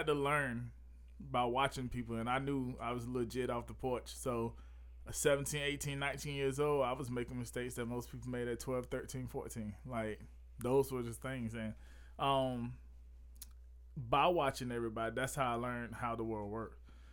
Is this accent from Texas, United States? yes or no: no; Batesburg-Leesville, South Carolina, United States; That's why I said I'm from Batesburg, Leesville, South Carolina.